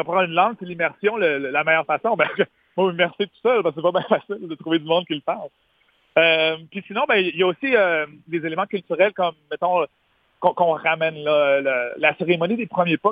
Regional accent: Montréal, Quebec, Canada; moi, j'ai grandi à Montréal, puis mon côté comme Abenaki

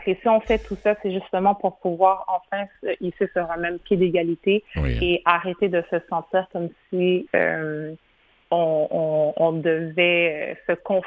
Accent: Laval, Quebec, Canada; also born or lived in New York, United States; J'ai grandi à Laval. Je suis née, OK, donc mes parents sont haïtiens, je suis née à New York, Brooklyn, et puis après ça, à l'âge de 3 ans, j'ai déménagé ici à Montréal, et on a déménagé à Laval.

